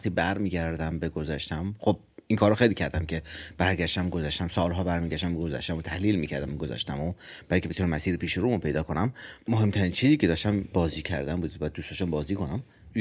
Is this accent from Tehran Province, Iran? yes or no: no; Mashhad, Razavi Khorasan, Iran; مشهدم و اصالتا مال جنوب خراسانیم، مال بیرجندیم، ولی خب مشهد به دنیا اومدم، مشهد بزرگ شدم، سال 55 به دنیا اومدم